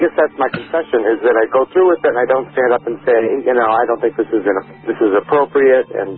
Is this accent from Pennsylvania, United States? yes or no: no; San Francisco, California, United States; now in Atlanta, United States; I'm in Atlanta. I'm a transplant from San Francisco in the Bible Belt.